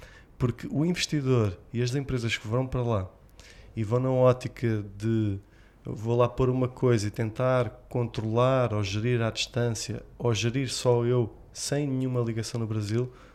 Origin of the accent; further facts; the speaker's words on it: Portugal; eu também estive em Angola há 3 anos. Uhum. E sou português.